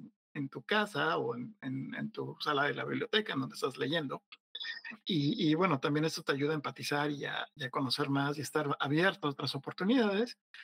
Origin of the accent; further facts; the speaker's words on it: Mexico; yo salí la primera vez que salí de México, salí a los, creo que a los 20 años, 20, 21 años